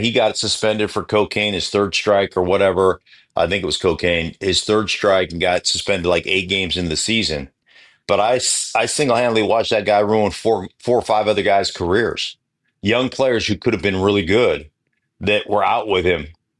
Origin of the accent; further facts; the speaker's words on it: Alaska, United States; But I am live from Alaska. It's my dad's 86th birthday today.